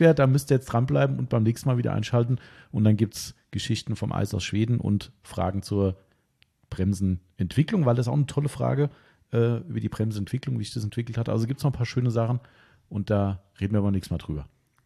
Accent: Hesse, Germany; accent: Hessian; wir reden ja auch hessisch.

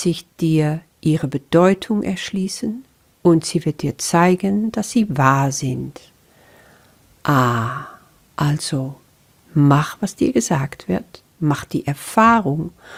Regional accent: Netherlands; German is a second language; now in Germany; Das ist nun mal so als Niederländerin. Ich bin schon so lange in Deutschland, aber du wirst dich dran gewöhnen, dass mein Deutsch einfach nicht perfekt ist.

